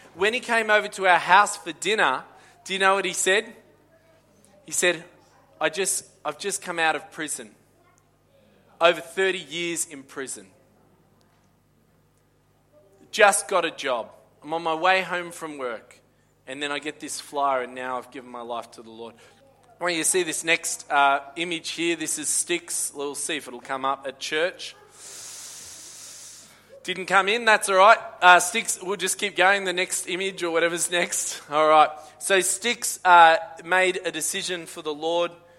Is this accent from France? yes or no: no; Australia; I'm from Australia.